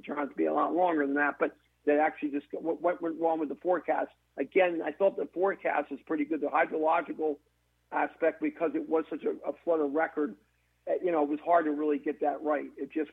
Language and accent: English; Philadelphia, Pennsylvania, United States; My hometown, Philadelphia, is right on the edge of having their hottest August on record.